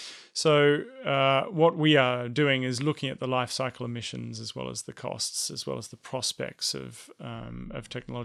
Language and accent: English; Australia; I should have said an Australian, as I'm one of them.